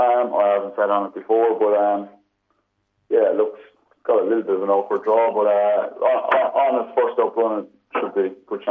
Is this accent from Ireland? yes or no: yes; Ireland; accent: Irish; now in Australia; No, I still haven't lost my Irish accent.